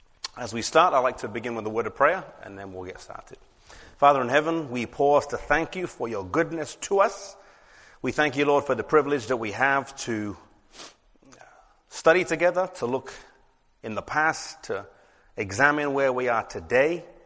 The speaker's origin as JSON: {"language": "English", "region": "England", "country": "United Kingdom", "said": "I come from England."}